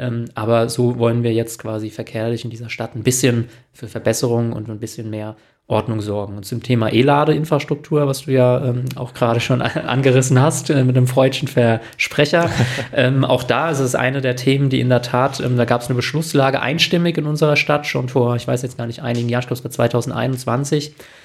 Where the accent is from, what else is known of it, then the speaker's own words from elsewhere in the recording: Austria; also selbst ich jetzt als Österreicher Bub